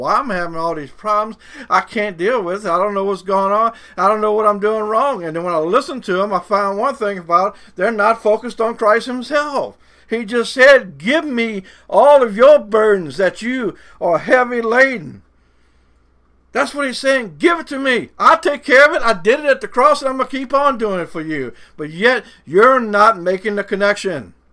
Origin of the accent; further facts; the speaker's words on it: Louisiana, United States; accent: Cajun; I know my Cajun accent is a little bit funny